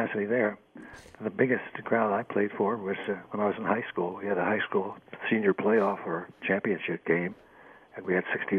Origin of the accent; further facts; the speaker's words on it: Philadelphia, Pennsylvania, United States; Yes, I am from Philadelphia.